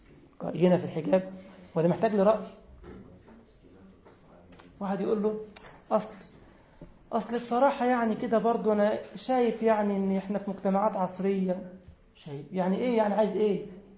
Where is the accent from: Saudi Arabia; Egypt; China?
Egypt; لما يخلي زي ما بيقول عندنا في مصر يخلي الأقرع يشد في شعر إيده